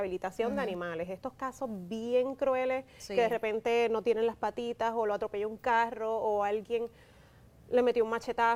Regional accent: Puerto Rico; also born or lived in New York; Sí, yo nací en Nueva York. ¿Tú naciste en Nueva York? Exacto, entonces ya a los 4 años, pues entonces vengo acá a Puerto Rico.

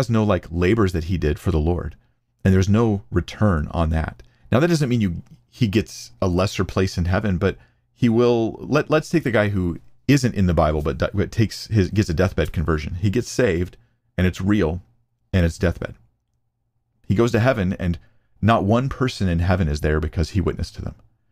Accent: United States; because I'm American and I want some cheese on that thing

